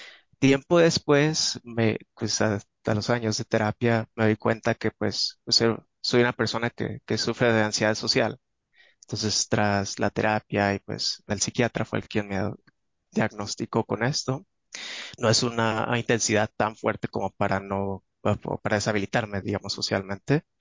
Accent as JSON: {"language": "Spanish", "town": "Mazatlán", "region": "Sinaloa", "country": "Mexico", "said": "soy de Mazatlán, católico y gay."}